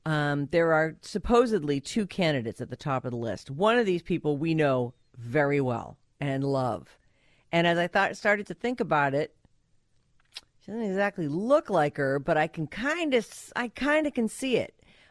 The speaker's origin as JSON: {"language": "English", "town": "Boston", "region": "Massachusetts", "country": "United States", "said": "you know I'm originally from Boston. I'm a big Patriots fan."}